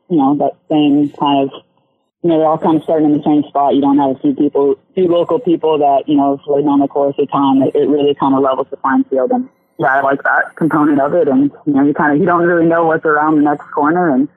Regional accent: Minneapolis, Minnesota, United States; the Penn Cycle Fat Tire Whopper, which actually is in Minneapolis, which is pretty much my hometown.

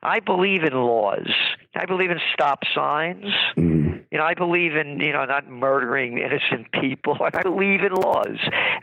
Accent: Bronx, New York, United States; also born or lived in Yonkers; When I was a kid growing up in the Bronx and Yonkers, they used to call them loan sharks.

